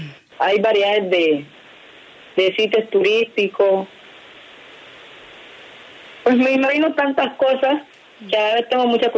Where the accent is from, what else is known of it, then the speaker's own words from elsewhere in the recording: Condoto, Chocó, Colombia; born there; En Condoto, Chocó.